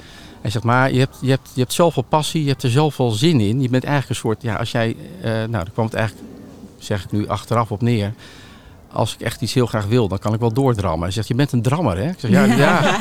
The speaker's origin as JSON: {"language": "Dutch", "region": "Utrecht", "country": "Netherlands", "said": "Ik kom uit Utrecht, dus richting."}